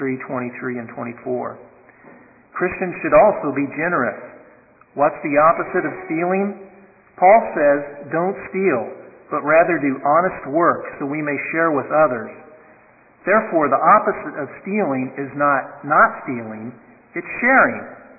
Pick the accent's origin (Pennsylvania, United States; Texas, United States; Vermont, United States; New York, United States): New York, United States; When I was growing up in Long Island, I was given as one of my chores the daily responsibility of sweeping the kitchen floor after supper.